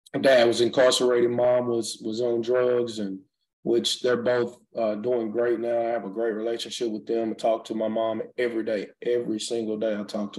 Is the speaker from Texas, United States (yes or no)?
yes; Pittsburgh, Texas, United States; I'm from East Texas, a little small town, Pittsburgh, Texas. Grew up really, really rough, tough life.